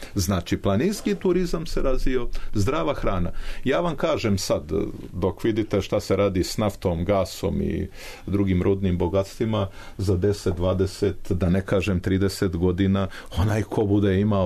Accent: Plužine, Plužine Municipality, Montenegro; born there; ja sam rođen u Pivi, ne znam da li znate, tamo gdje su Plužine

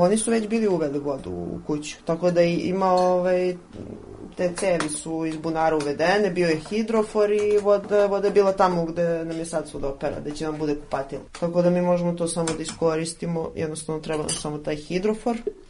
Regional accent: Šabac, Mačva District, Serbia; also born or lived in Montenegro; Da, ja sam odrasla u Šapcu. A rođena sam u Crnoj Gori.

